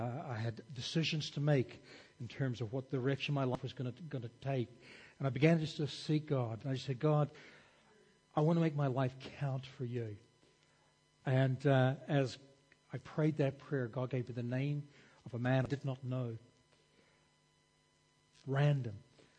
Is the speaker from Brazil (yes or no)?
yes; Brazil; also born or lived in Ireland / New Zealand / Sydney, Australia; I'm originally Irish, raised in Brazil, and then my family went to New Zealand.